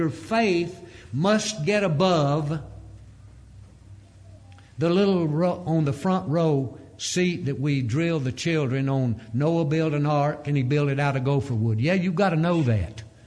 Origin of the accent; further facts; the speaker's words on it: Mississippi, United States; Today, three times he preached in the home congregation where I grew up in North Mississippi and took Doris and Clint along with him.